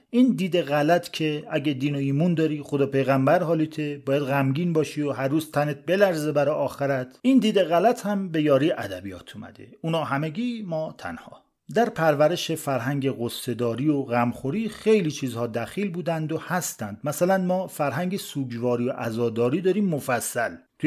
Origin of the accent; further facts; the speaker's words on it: Iran; یعنی همین که تو ایران بزرگ شدیم، این جو روی ذهن و رفتار ما تأثیر خودش رو گذاشته